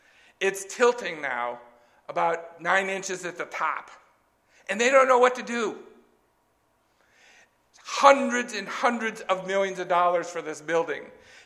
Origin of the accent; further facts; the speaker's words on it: California, United States; I grew up in California.